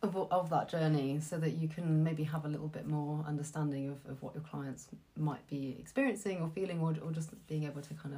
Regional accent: Stroud, South West England, United Kingdom; I'm from Stroud

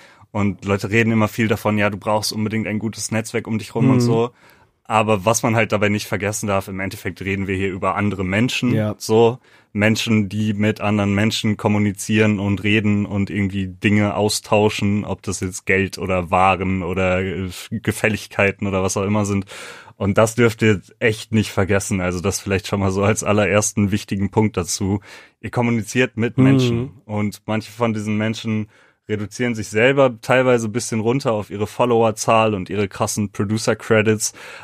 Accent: Lüdenscheid, North Rhine-Westphalia, Germany; Also ich komme ja selber aus dem Kaff. Ich komme ja aus Lüdenscheid im Sauerland. Lüdenscheid hat 80.000 Einwohner. Mittelgroße Stadt, ist jetzt auch nicht die kleinste Stadt der Welt, aber so wirklich viel geht da nicht.

